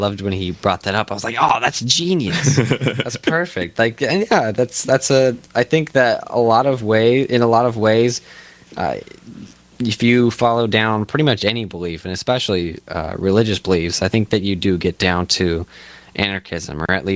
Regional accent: United States; I'm an American and I don't really believe in government, but and I'm not Christian either.

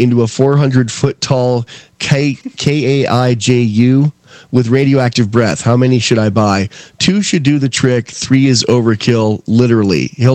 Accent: Alaska, United States; prehistoric life forms in a landlocked lakes around my hometown in Alaska.

